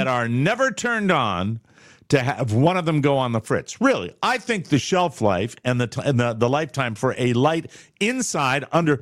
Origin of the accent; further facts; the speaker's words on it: Fort Myers, Florida, United States; Fort Myers, Florida, 37% of homeowners have pools in my hometown.